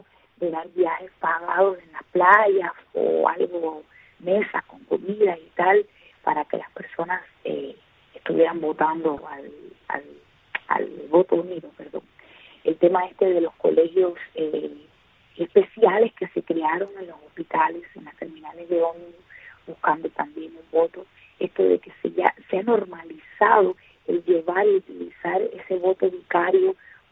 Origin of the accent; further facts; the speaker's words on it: Cuba; now in Havana, Cuba; yo soy del oriente de Cuba